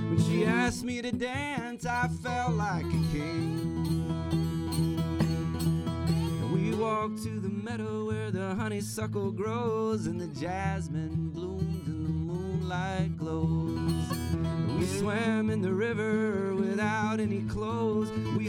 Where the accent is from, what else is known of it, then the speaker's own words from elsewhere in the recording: Randolph, Ohio, United States; born there; I was born near Kent, Ohio. Randolph, Ohio.